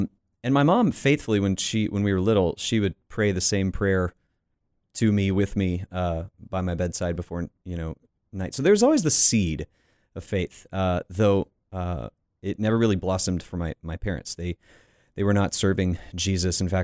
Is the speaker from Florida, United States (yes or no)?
yes; Panama City Beach, Florida, United States; I grew up in Panama City Beach, Florida. Panama City is a town that culturally is probably more like South Alabama with a beach. There are kind of two halves to it. And so I grew up on the beach side.